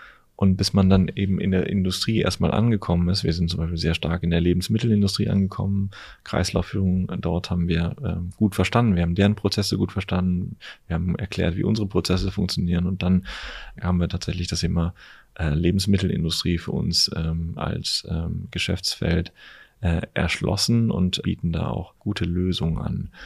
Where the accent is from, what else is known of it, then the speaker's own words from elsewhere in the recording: North Rhine-Westphalia, Germany; Wir kommen aus Nordrhein-Westfalen, stehe ständig im Stau